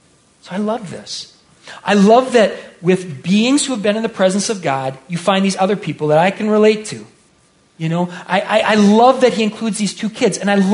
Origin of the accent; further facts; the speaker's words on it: Hastings, Nebraska, United States; I grew up in Hastings, detasseling corn.